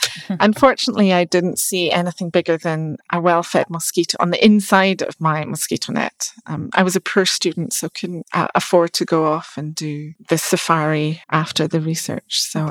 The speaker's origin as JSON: {"language": "English", "town": "Glasgow", "region": "Scotland", "country": "United Kingdom", "tie": "born or raised there", "said": "growing up in Glasgow, we had a lot of choices for good universities, but I decided to go to Dundee"}